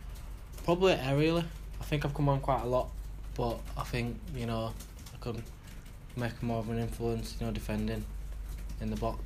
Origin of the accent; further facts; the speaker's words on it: Leeds, Yorkshire and the Humber, United Kingdom; Obviously, I'm from Leeds, so I know a lot of my friends and stuff